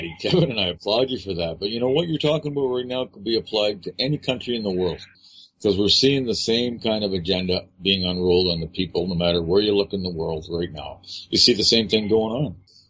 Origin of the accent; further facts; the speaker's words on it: Toronto, Ontario, Canada; When I grew up as a child in Canada, my parents knew everybody. For two blocks around me in downtown Toronto, and I grew up on Dury Street in downtown Toronto, probably one of the roughest areas in Toronto now.